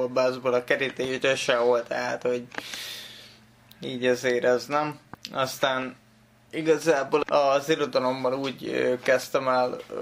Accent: Nyíregyháza, Szabolcs-Szatmár-Bereg, Hungary; also born or lived in Nagykálló; Igazából Nyíregyházán nőttem föl, nyírszülőbe, egy lakásotthonba, félig meddig utána Nagykállóba, a nevelőszülőnél. Tehát ahonnan 18 évesen szedtem a sátorfámat, és nekiindultam a nagyvilágnak.

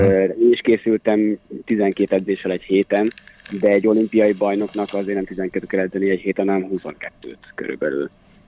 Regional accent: Hajdúböszörmény, Hajdú-Bihar, Hungary; azt én annól azért találtam meg, mert Hajdúböszöményből származom.

